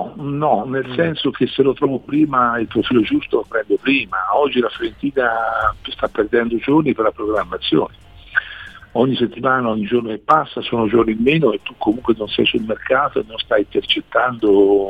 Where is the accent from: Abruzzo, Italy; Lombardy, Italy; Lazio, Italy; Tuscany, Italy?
Tuscany, Italy; Florence; perché io te lo dico da fiorentino